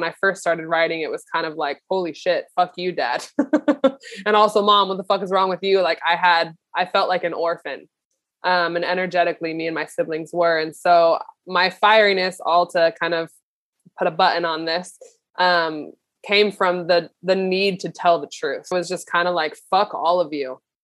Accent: Kansas, United States; And so my parents fly from my hometown in Kansas to New York City.

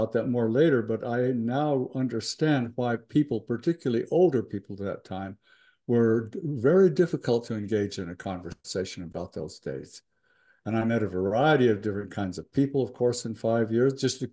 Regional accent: Las Vegas, New Mexico, United States; now in Las Vegas, United States; I grew up in Las Vegas. I grew up in Las Vegas, New Mexico. I now live in Las Vegas, Nevada.

